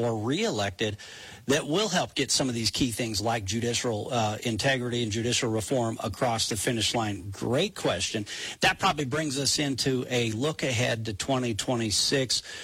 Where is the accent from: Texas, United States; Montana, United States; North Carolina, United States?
Montana, United States; Libby; growing up as a kid in Libby, Montana, and about a lot of those opportunities that aren't there for kids growing up in Libby anymore.